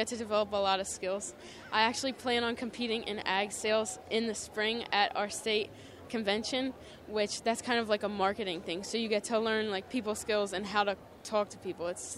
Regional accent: Delaware, United States; So we're from Delaware, so it was about a 10-12 hour drive out here.

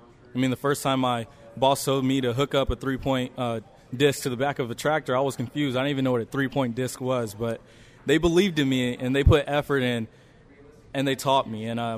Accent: California, United States; I am a sophomore from California. I attend Mission Oak High School.

